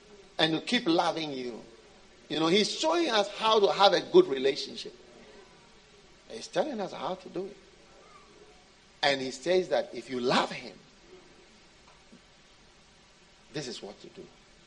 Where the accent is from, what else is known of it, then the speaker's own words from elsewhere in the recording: Switzerland; I know chocolate because I'm from Switzerland. That's where you have chocolate.